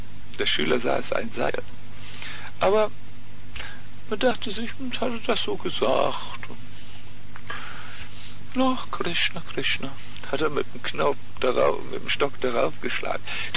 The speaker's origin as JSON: {"language": "German", "country": "Germany", "tie": "born there", "said": "Ich bin ja auch in Deutschland geboren worden."}